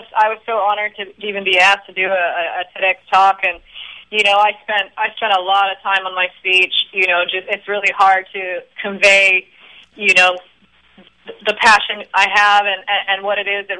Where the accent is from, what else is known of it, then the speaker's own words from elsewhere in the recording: Kauai, Hawaii, United States; You know, I grew up in Kauai, like you said.